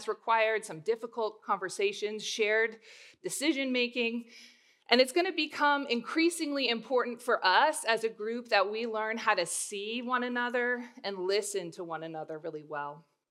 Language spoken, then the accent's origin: English; Alaska, United States; I'm from Alaska, and so I was traveling out to churches on the weekends all over the state